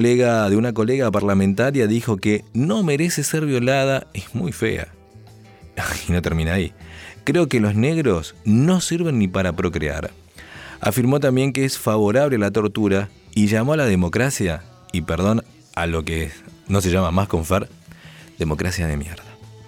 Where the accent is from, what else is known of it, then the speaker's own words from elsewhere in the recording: Argentina; como muchos argentinos